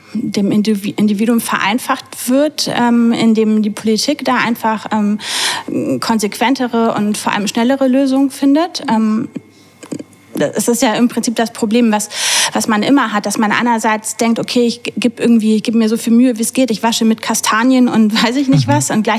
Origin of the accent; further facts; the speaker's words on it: Münster, North Rhine-Westphalia, Germany; now in Basel, Switzerland; wir sind vor 3 Jahren aus Münster hergezogen